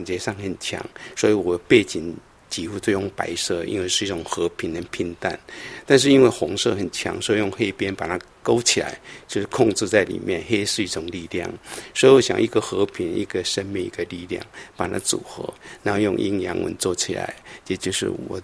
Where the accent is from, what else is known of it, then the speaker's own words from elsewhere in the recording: Taiwan; 所以我小时候在台湾也是一样